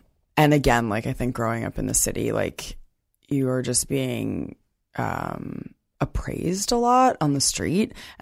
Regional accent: New York City, New York, United States; I grew up in New York City.

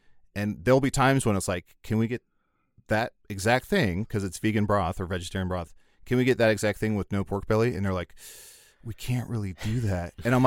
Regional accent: Kewaunee, Wisconsin, United States; I remember in where I grew up in Kewaunee and other places, anytime there was a substitute, and I think this is universal, like a river cop, no respect.

